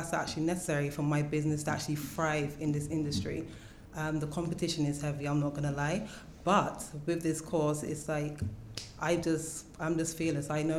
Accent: England, United Kingdom; Well, I don't know if you can tell by my accent. I'm actually from England.

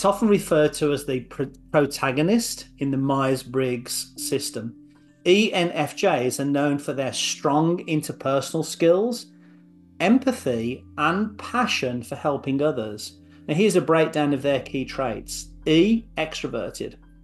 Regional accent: England, United Kingdom; As a kid growing up in England, I was into what I regarded as the coolest bands of my time.

